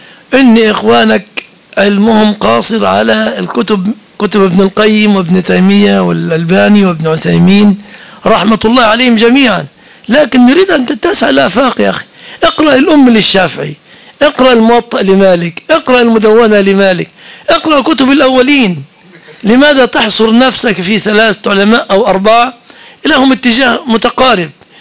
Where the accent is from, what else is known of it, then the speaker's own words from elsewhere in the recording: Egypt; انا اذكر وانا صغير كان الحال في مصر هنا